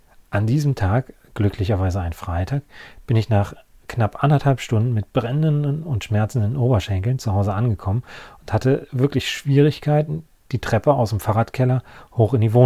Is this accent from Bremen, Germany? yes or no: no; North Rhine-Westphalia, Germany; born or raised there